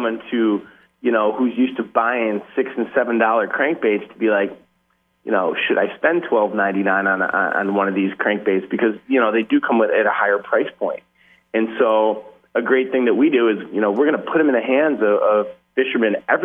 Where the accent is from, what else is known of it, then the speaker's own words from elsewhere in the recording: Syracuse, New York, United States; as a kid, I grew up in Syracuse, New York, and I fished down on Nida Lake every chance I got.